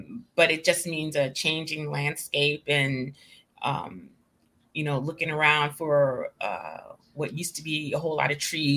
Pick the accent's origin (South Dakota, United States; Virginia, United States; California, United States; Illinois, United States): Virginia, United States; Gainesville; I am from a little town in Virginia called Gainesville. Mm-hmm. And so that's in the northern part of Virginia, about 20 miles north of Washington, D.C.